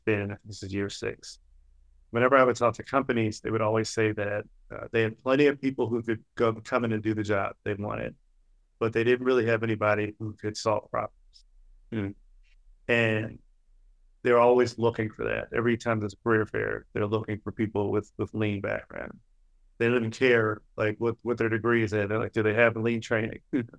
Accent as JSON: {"language": "English", "town": "Philadelphia", "region": "Pennsylvania", "country": "United States", "lives_now": "Milwaukee, United States", "said": "Yeah, so I'm originally from Philadelphia, live in Milwaukee now."}